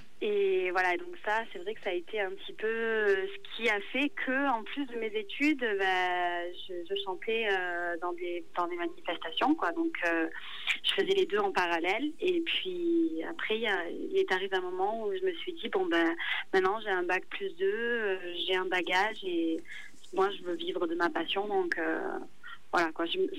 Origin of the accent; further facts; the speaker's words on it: Southern France, France; Ben, donc moi, je suis pas du tout de la région, par contre. Je suis originaire du sud de la France.